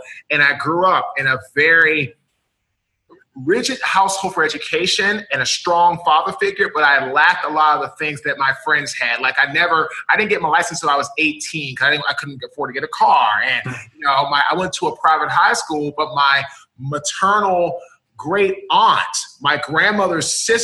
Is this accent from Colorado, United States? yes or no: no; Washington, District of Columbia, United States; Yeah, so pretty much … I'm from Washington, D.C. We were raised by a single father